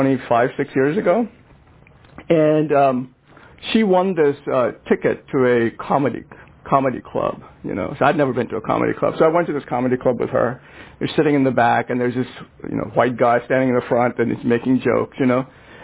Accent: India; I grew up in India where there were riots in the streets, and I saw them firsthand.

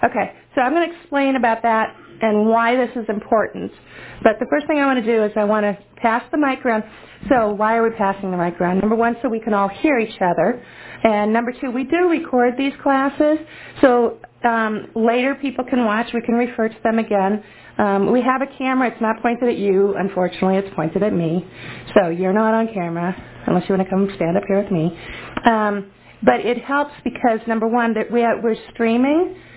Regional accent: Holly Springs, North Carolina, United States; I'm from Holly Springs.

